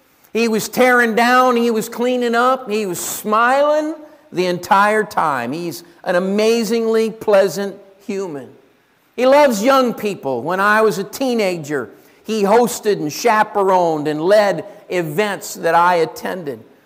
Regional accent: Ohio, United States; I'm raised in Ohio, and I was back in my hometown not long ago. And while there, I attended the church that I was raised in.

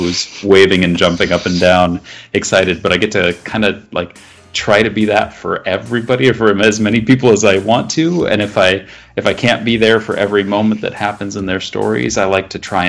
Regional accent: Midwest, United States; despite being a Midwesterner, I don't actually know every other human that lives in the Midwest.

